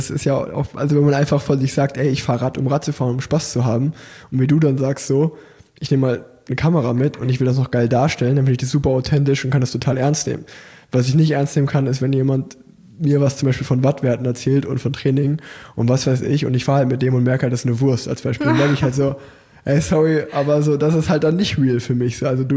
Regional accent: Germany; born there; ich wurde auch in Deutschland geboren.

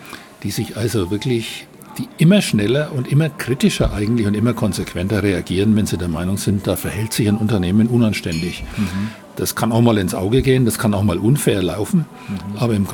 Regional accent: Bavaria, Germany; als Mittelfranke

